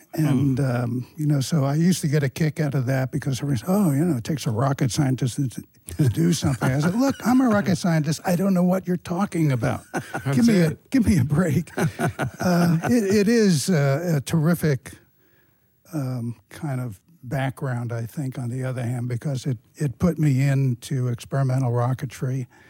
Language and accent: English; Brooklyn, New York, United States; I grew up in a place you may have heard of, Brooklyn, New York.